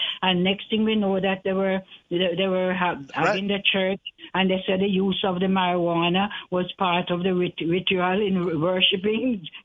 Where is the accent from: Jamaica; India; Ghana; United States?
Jamaica; Well, I grew up in Jamaica, right?